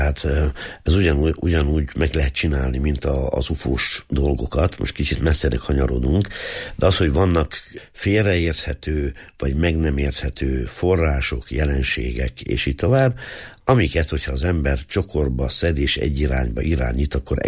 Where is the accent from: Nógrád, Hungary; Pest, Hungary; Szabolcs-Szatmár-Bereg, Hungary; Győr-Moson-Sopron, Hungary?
Nógrád, Hungary; Zagyvaszentjakab; én Zagyva Szent Jakabról származom